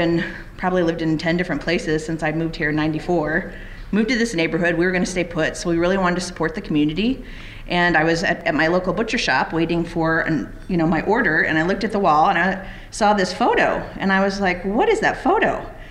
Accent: Oregon, United States; moved away; also born or lived in Chicago; So I got that bug very early growing up in Oregon, helping my dad garden. And I moved to Chicago in 94, and I lived for a number of years in a condo

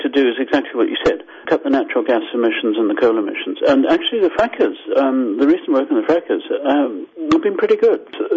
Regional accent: Harare, Zimbabwe; now in Canada; I'm Zimbabwean, as you probably got from my accent. So, sorry, Zimbabwean Canadian, it's a mess. So I grew up with these fires, and in Harare in July, August, you choke.

